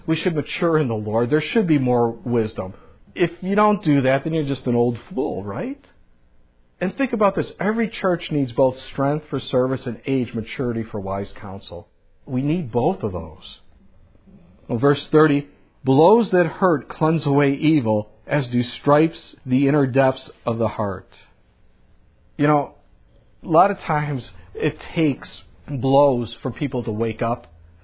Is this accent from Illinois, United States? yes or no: yes; Chicago, Illinois, United States; When I was growing up in Chicago as a kid, we lived on the landing path towards O'Hare Airport.